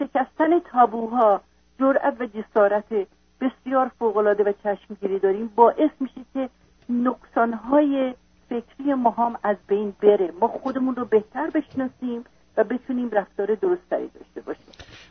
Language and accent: Persian; Iran; من به عنوان یه ایرانی